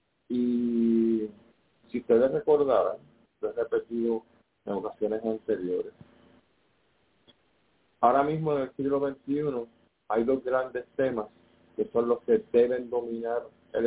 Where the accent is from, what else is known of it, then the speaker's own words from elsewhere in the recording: Puerto Rico; le competen a ustedes como buenos puertorriqueños para la supervivencia suya, de su familia y, por supuesto, de nuestra nación